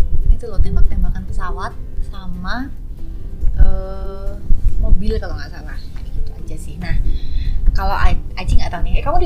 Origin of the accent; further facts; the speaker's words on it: Kulon Progo, Special Region of Yogyakarta, Indonesia; karena aku kecilnya tuh di Kulon Progo ya, jadi jauh dari pusat kota Jogja.